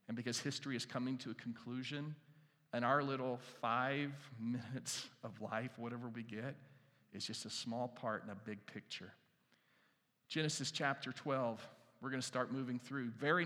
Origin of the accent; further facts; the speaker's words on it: United States; This is not comfortable for me because I'm an American, right? And Americans, we don't sit close to people unless we know them.